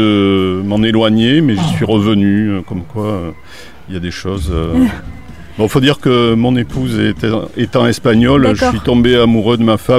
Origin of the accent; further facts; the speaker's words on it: Bordeaux, Nouvelle-Aquitaine, France; J'étais de Bordeaux et je montais à Paris, à la capitale, aller voir les éditeurs.